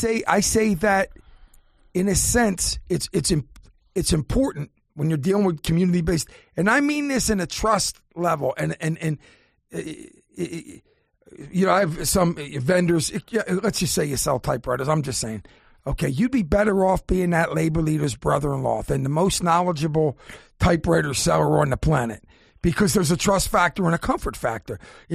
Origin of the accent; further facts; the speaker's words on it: Philadelphia, Pennsylvania, United States; listen, I'm from East Falls.